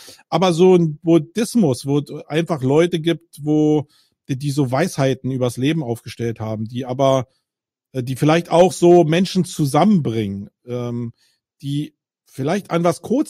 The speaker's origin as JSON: {"language": "German", "region": "Berlin", "country": "Germany", "said": "ich bin Berliner"}